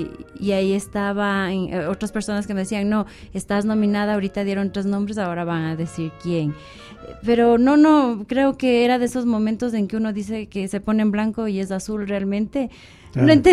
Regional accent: Ecuador; somos de Ecuador, claro, estamos acá

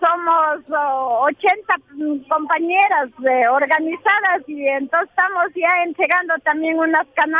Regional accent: Cayambe, Pichincha, Ecuador; Bueno, yo vengo desde el Cantón Cayambe

